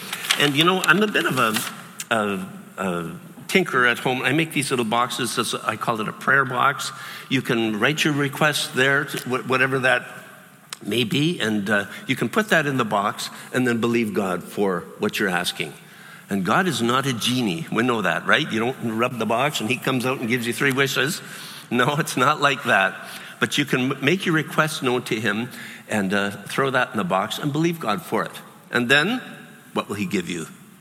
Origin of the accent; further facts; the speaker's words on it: Edmonton, Alberta, Canada; I grew up in Edmonton, and I'll tell you, man, I can remember cutting the grass, and out comes that flood of mosquitoes.